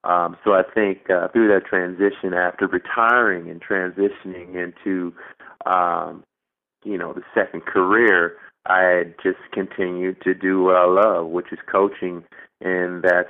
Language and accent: English; Dayton, Ohio, United States; I'm from Dayton, Ohio, and growing up there, I was always have participated in sports along with a lot of other outdoor activities.